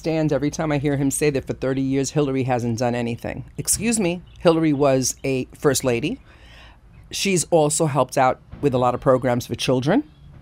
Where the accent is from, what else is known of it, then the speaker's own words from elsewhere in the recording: Puerto Rico; moved away; When I came from Puerto Rico